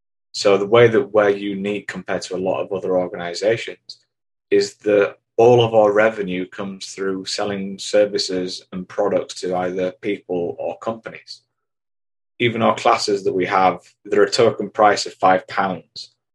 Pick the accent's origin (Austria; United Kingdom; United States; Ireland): United Kingdom; England; and then we provide a cup of tea, because we're English, of course, and a biscuit.